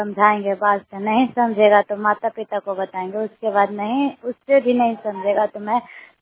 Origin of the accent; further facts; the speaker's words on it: Nagar Nausa, Bihar, India; मैं नगर नौसा की रहने वाली हूँ।